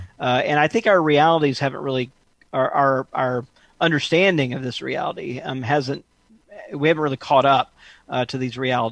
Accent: Mississippi, United States; And I take my home state of Mississippi, you know, as a good example here

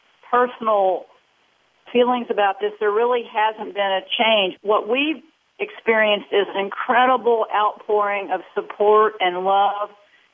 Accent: Texas, United States; I was born and raised in Texas, but I have practiced law other places

